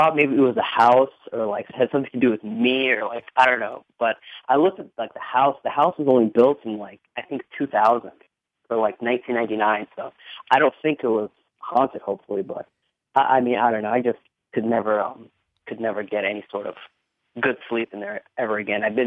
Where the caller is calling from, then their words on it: Virginia, United States; from Virginia.